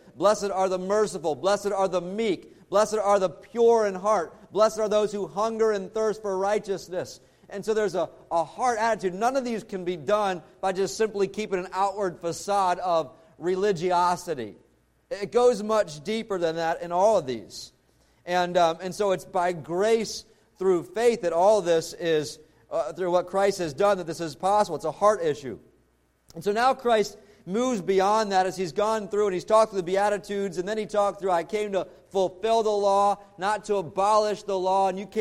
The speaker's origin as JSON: {"language": "English", "region": "Maryland", "country": "United States", "tie": "born or raised there", "said": "As many of you are aware, I was raised in Maryland, and so as far as for Major League Baseball, the Orioles, Baltimore Orioles, became my team."}